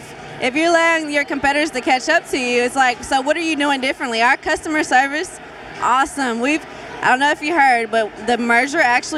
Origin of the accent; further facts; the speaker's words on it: Tennessee, United States; now in Atlanta, United States; I'm actually from Tennessee.